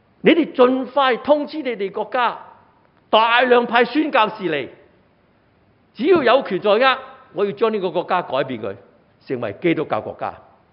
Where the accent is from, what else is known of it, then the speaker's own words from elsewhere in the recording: China; 我中国人咧唔好睇上帝唔赐福俾我哋啊